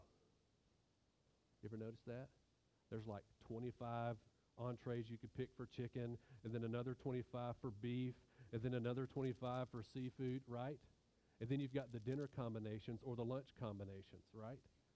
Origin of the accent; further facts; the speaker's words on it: Georgia, United States; I'm thinking of growing up in North Georgia, going to Dahlonega and panning for gold, right?